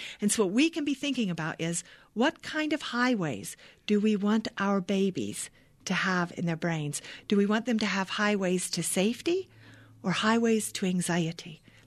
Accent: United States; I am absolutely American. In fact, my family lives here in Albuquerque, in the Albuquerque area.

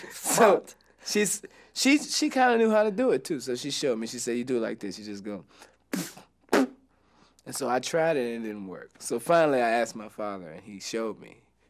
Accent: Waco, Texas, United States; born there; Right. I was born in Waco.

